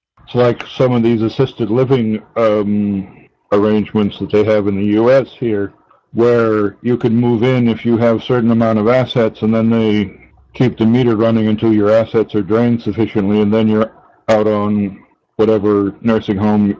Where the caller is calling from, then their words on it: Boston, Massachusetts, United States; Well, I'm calling from the Boston area.